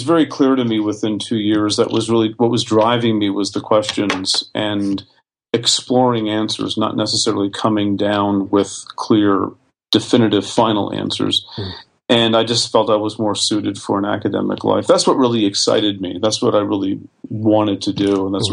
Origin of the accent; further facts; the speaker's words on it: New Jersey, United States; I grew up in Bergen County, New Jersey, which is northeastern quadrant of New Jersey.